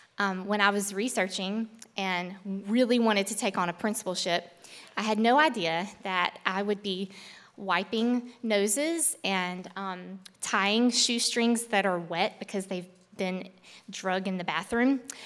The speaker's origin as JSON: {"language": "English", "town": "Grant Parish", "region": "Louisiana", "country": "United States", "tie": "born or raised there", "said": "I grew up in Grant Parish, right across the Rapides line, and actually grew up with Tyler Meeker over there."}